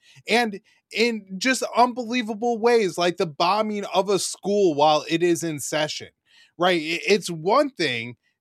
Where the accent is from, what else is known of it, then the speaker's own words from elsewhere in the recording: United States; I'm not happy about it as an American.